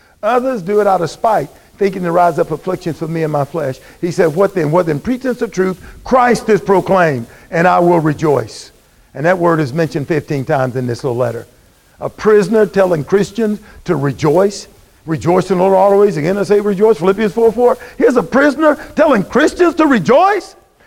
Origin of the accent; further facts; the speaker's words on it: the South, United States; I know what she's trying to tell me. I'm from the South.